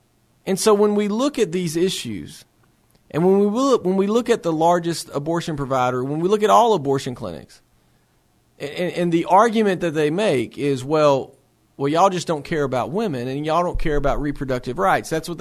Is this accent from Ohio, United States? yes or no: no; Tennessee, United States; I'm from Middle Tennessee and from a very small town. We didn't have the mafia.